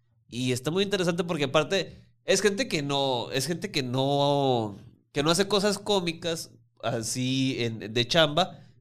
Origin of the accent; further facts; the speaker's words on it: Mexico City, Mexico; also born or lived in Guaymas; Soy un chilango que no se muera a 30 grados